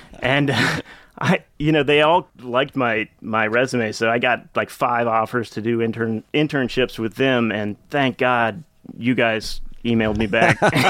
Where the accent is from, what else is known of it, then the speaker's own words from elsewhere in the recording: Waynesboro, United States; Me and my best friend Nick Klein, mm-hmm. Who I grew up with back in Waynesboro, and we've just always kind of talked music.